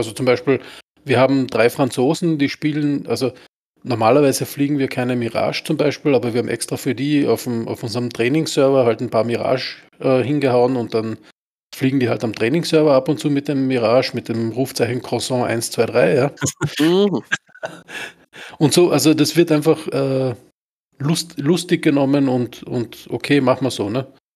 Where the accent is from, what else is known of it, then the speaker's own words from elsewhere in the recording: Austria; bei uns in Österreich sagt man Vereinsmeierei.